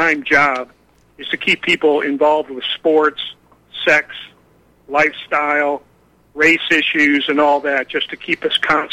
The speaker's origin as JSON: {"language": "English", "town": "Cleveland", "region": "Ohio", "country": "United States", "said": "I'm from Cleveland, Ohio, so I don't have any songs like that."}